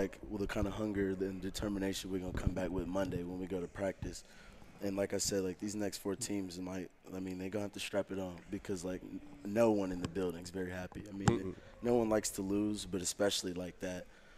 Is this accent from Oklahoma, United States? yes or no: yes; Oklahoma, United States; Like, I'm not from around here. I'm from Oklahoma